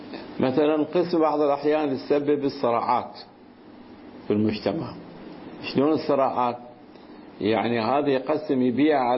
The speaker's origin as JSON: {"language": "Arabic", "country": "Iraq", "said": "صار عندنا في العراق في بعض المناطق أيضا"}